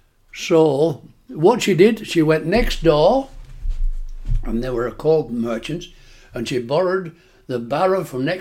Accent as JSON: {"language": "English", "town": "Fleet", "region": "East Midlands", "country": "United Kingdom", "tie": "born there", "said": "I was born in Fleet, in it's Holland or Lincolnshire. And it's a very agricultural place all around there."}